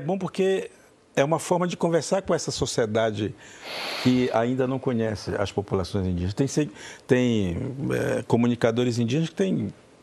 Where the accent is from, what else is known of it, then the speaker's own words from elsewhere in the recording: Lorena, São Paulo, Brazil; a cidade de Lorena, é a minha cidade de Lorena, né, a minha aldeia, Lorena, minha aldeia